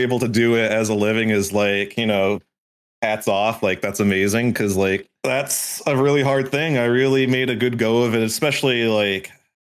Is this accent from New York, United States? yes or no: no; Connecticut, United States; No. So the lore with me is I grew up in Connecticut and then I kind of like bounced around a bit.